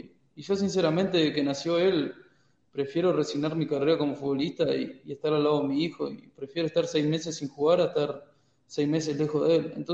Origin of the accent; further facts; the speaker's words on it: Uruguay; estaba en un equipo que estaba luchando el ascenso en Uruguay, que aparte era el equipo de mi pueblo.